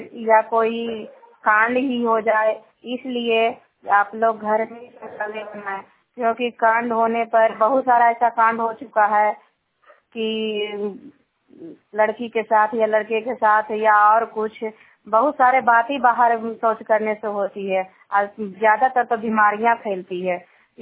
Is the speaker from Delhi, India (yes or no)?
no; Nalanda, Bihar, India; मैं जनता की हूँ और हर नॉर्थ ब्लॉक नालंदा जिला का निवासी हूँ।